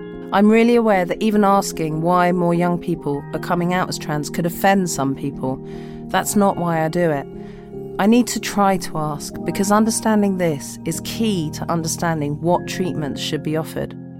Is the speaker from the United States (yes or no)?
no; London, United Kingdom; I'm a Londoner.